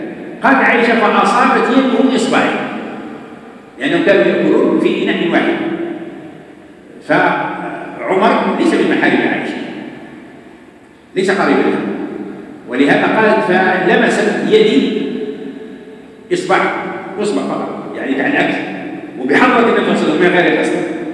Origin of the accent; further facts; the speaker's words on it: Algeria; وجدت في بعض المناطق، عندنا في الجزائر وفي غير الجزائر